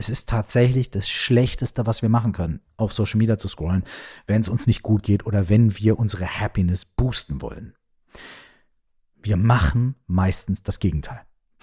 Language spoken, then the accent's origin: German; Minden, North Rhine-Westphalia, Germany; ich wohne in, weiß ich nicht, Minden, ja, meiner Heimatstadt.